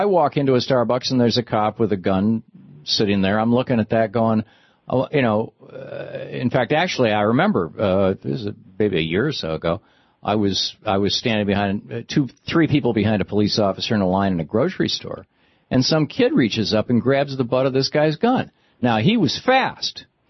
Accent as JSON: {"language": "English", "region": "Michigan", "country": "United States", "tie": "born or raised there", "said": "when I was a teenager, I grew up in Michigan and I knew some of the Michigan militia guys"}